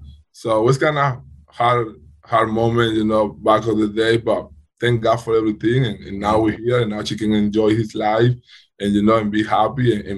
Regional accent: Venezuela; now in Dominica; I'm from Venezuela.

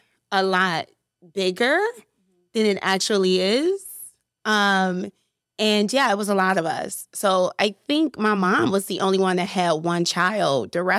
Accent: Chicago, Illinois, United States; So, I am from the south side of Chicago, Inglewood.

